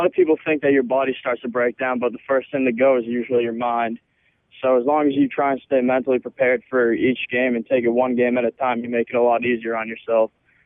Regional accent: Massachusetts, United States; And him being from Maine and I'm from Massachusetts, we're not too far away either.

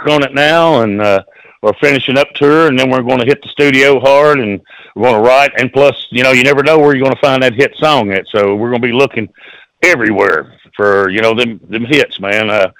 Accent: Kentucky, United States; You know, we're from Kentucky, and we were playing six nights a week.

